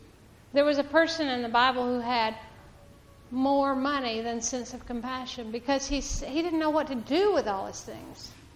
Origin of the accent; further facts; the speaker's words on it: Huntsville, Alabama, United States; I'm from Huntsville, okay?